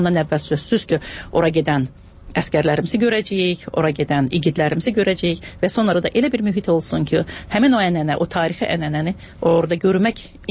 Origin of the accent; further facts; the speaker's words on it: Kalbajar, Kalbajar District, Azerbaijan; born there; also born or lived in Shusha; Şuşa mənim uşaqlığımdır, Şuşa mənim gəncliyimdir. Özüm atam hərbiçi olduğuna görə, Kəlbəcərdə işlədiyinə görə mən Kəlbəcərdə doğulmuşam.